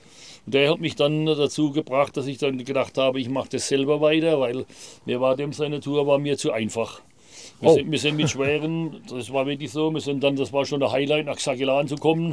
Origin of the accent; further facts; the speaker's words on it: Weibstadt, Baden-Württemberg, Germany; born there; Geboren bin ich in Weibstadt.